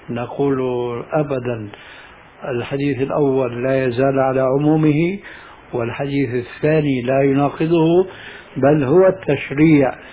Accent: Syria; كما يقولون عندنا في سوريا

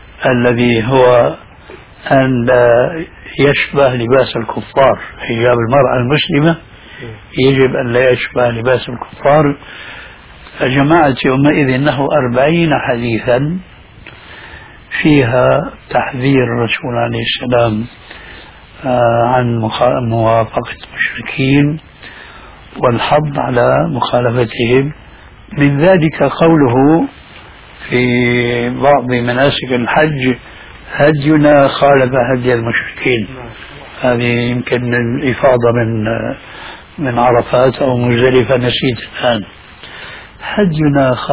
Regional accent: Damascus, Damascus Governorate, Syria; مثلا حلق اللحية قد وجد عندنا في دمشق وفي مصر

